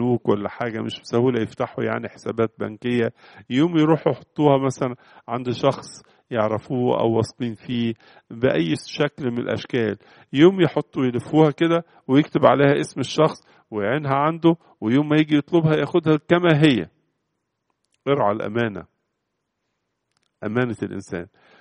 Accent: Egypt; حتى من التعبير الشعبية اللي عندنا في مصر هنا

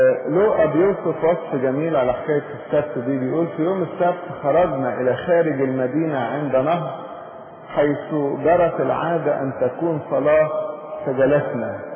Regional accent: Egypt

